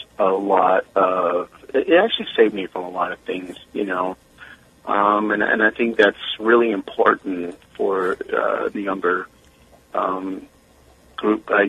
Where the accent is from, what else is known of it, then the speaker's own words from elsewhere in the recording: New Mexico, United States; I come from the Diné Nation, the Navajo Nation, and I come from the wonderful state of New Mexico and Arizona.